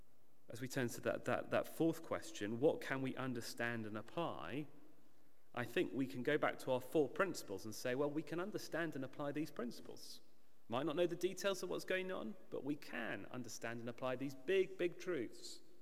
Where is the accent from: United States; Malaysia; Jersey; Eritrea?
Jersey; When I was growing up in Jersey in the Channel Islands